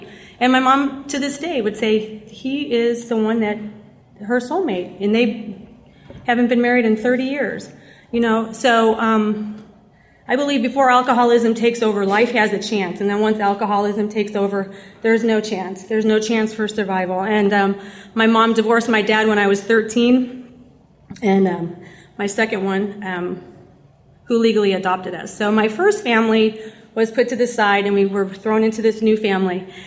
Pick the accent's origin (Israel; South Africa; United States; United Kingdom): United States; Chicago, Illinois; I'm from Chicago, so there's a lot of Irish Catholic drinkers in Chicago.